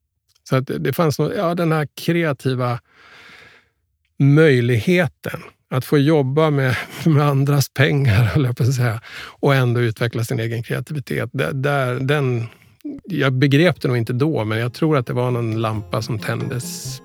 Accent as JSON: {"language": "Swedish", "town": "Sandviken", "region": "Gävleborg County", "country": "Sweden", "tie": "born there", "said": "vi hamnade i Sandviken, eller att jag föddes i Sandviken."}